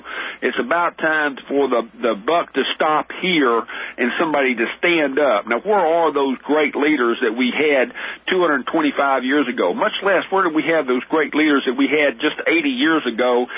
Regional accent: Louisiana, United States; now in Arkansas, United States; I was born and raised in Louisiana, but that doesn't mean that I am a legal resident of the area. I have a home here in Arkansas.

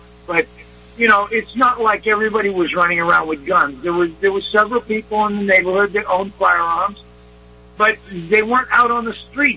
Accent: Massachusetts, United States; I grew up on Westford Avenue. On one end of Westford Avenue was Springfield College. On the other end of Westford Avenue was AIT College. That's where I grew up. Not a very white boy-friendly neighborhood.

